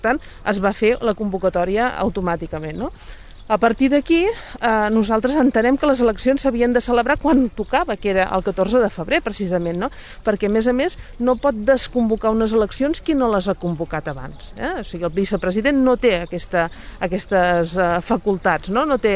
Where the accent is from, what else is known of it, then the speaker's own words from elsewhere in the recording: Valls, Catalonia, Spain; tots els que som de Valls sabem el que representen les festes desenals